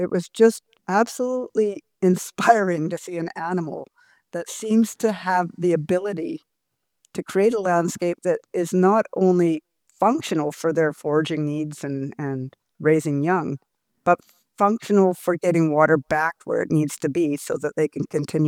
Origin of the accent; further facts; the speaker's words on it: British Columbia, Canada; And growing up in Southeast BC in the Kootenays, in the Creston Valley, often in the spring, farmers will dig these canals in the middle of their fields